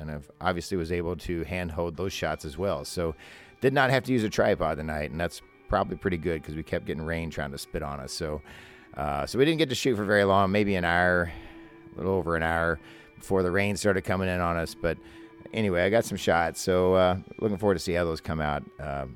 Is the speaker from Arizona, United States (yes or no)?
no; Louisville, Kentucky, United States; they're actually based in Louisville, Kentucky. They're actually based in my hometown.